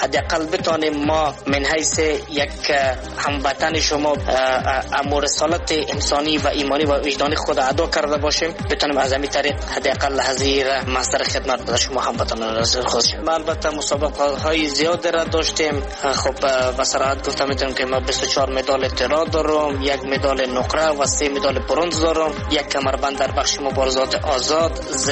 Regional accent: Afghanistan; اولین فایتر افغانستان از افغانستان هستم

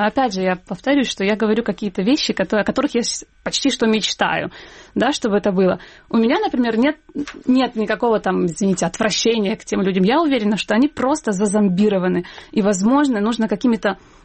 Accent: Western Ukraine, Ukraine; Я сама из Западной Украины, я говорю на русском языке, и все нормально.

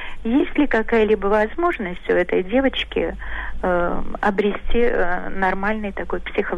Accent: Saint Petersburg, Russia; я из Петербурга.

